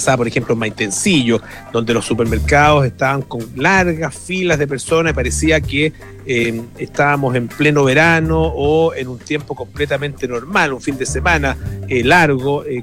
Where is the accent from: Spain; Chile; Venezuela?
Chile; No somos solo los chilenos, claro.